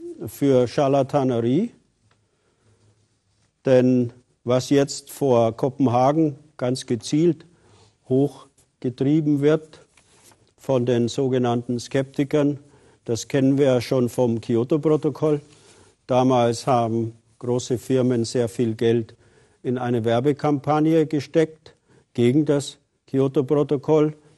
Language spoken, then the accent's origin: German; Hamburg, Germany; die Stadt, in der er lebt, an der Küste, ich komme aus Hamburg